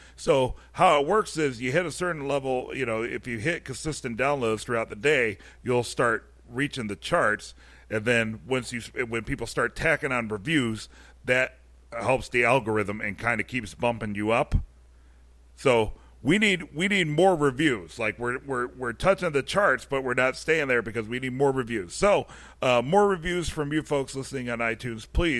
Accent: Chicago, Illinois, United States; even though we are from Chicago, we're part of the Podcast Detroit Network

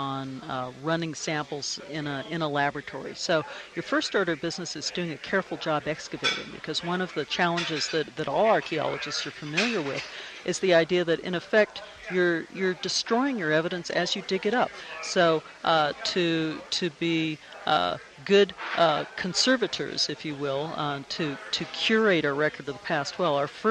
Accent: Bloomington, Indiana, United States; I'm from Bloomington, Indiana, and the ice sheets at the height of the last ice age stretched to within 10 miles of where I live today.

